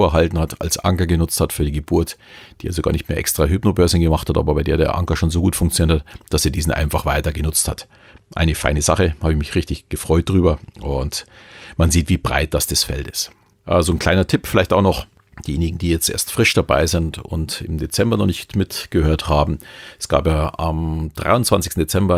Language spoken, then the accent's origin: German; Bavaria, Germany; Natürlich Thomas als Berliner und ich als Bayer auch ein bisschen anderen Dialekt.